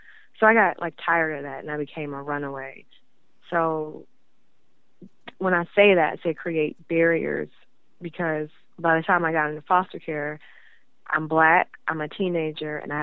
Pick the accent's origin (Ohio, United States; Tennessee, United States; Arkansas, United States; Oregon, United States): Ohio, United States; Cleveland; Okay, well, I'm from Cleveland, Ohio, and I am, I'm 31 now